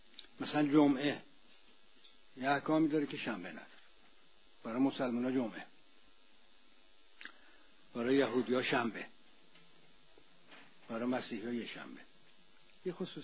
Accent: Isfahan, Iran; من که خودم اهل اصفهانم

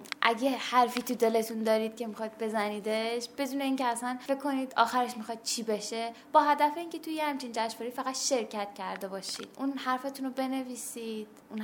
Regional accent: Qom, Iran; now in Tehran, Iran; من از قم اومدم.

